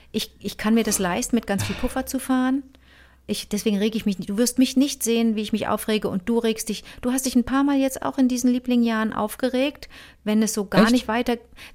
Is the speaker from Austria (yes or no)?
no; North Rhine-Westphalia, Germany; wie bei uns im Ruhrgebiet.